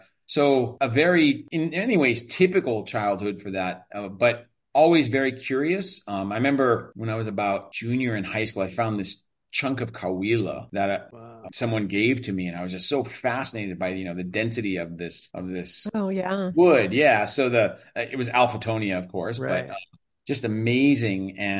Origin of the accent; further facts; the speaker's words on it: Maui, Hawaii, United States; also born or lived in Oahu; I born and raised on Maui. Well, actually, I mean, born on Oahu, and my mom had complications in the pregnancy, so she got shipped over to Oahu.